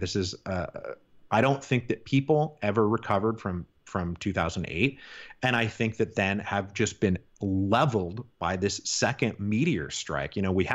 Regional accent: Seattle, Washington, United States; also born or lived in Portland; You know, I'm from Seattle originally. I don't live there anymore, but I lived in Seattle. I lived in Portland.

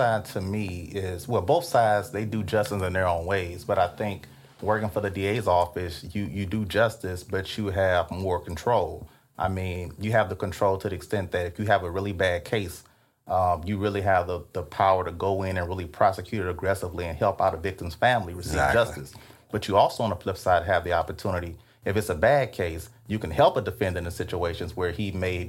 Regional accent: Alexandria, Louisiana, United States; also born or lived in New Orleans; I grew up in Alexandria, and I went through school in Alexandria. So, I mean, I left home for a while. Worked in New Orleans some, but I came back home because I love living in Rapides Parish.

